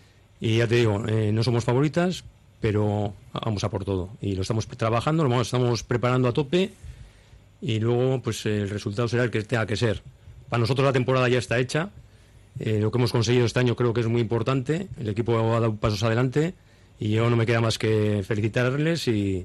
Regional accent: Bilbao, Basque Country, Spain; Yo que soy de un pueblo, bueno, que soy de Bilbao

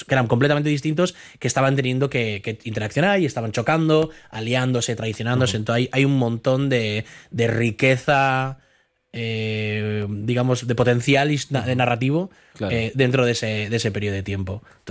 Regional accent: Bilbao, Basque Country, Spain; yo que soy de aquí, de Bilbo

